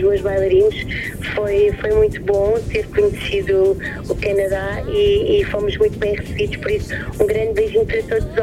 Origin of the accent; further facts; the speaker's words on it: Barreiro, Setúbal, Portugal; born there; now in Palmela, Portugal; nasci no Barreiro, não moro neste momento no Barreiro, mas moro perto, estou neste momento em Palmela.